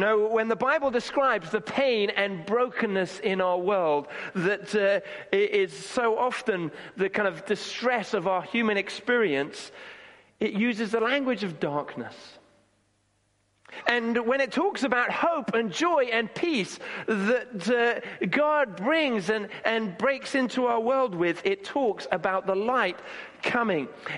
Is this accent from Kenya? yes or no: yes; Kenya; when I was growing up in Kenya, there used to be power cuts.